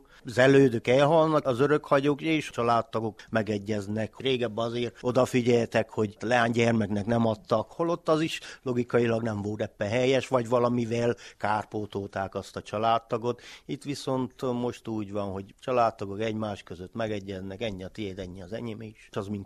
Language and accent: Hungarian; Székely Land, Romania; Én az őseimtől úgy tanultam, hogy egy igazi székely falu közösség úgy tud fennmaradni, ha mindenki oda rakja a talentumát. Én ebben nevelkedtem fel